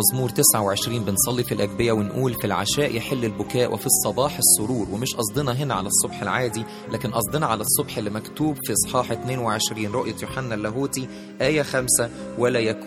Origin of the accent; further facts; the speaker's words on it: Egypt; في 2 إبريل إحنا كمصريين بنعتز بظهورها في الزيتون سنة 68